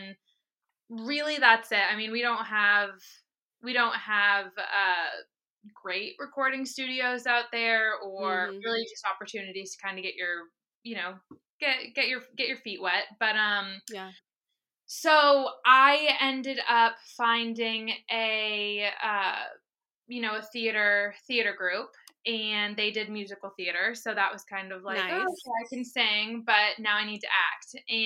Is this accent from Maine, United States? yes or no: yes; Bath, Maine, United States; moved away as an adult; now in California, United States; Maine. I am from, originally from Bath, Maine. My parents now live in Vinyl Haven, Maine. So that's where our home is.